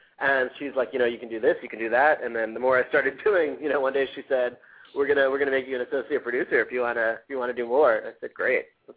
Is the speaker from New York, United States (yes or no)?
yes; New York, United States; accent: New York; where you'll actually get to hear my New York accent, the original accent, as it were.